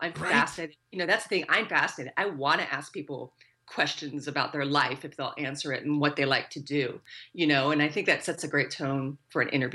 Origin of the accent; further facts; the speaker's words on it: Florida, United States; And so, so I'm from Florida. I'm from the South as well.